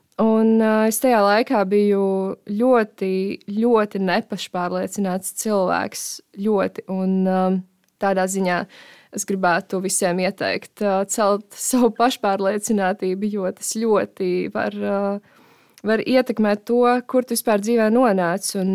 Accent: Tukums, Tukums Municipality, Latvia; Un es esmu no Tukuma

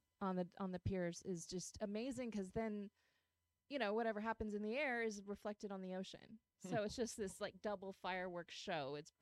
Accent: California, United States; growing up in California, even in the Bay, because we have so many hills and mountains in the Bay

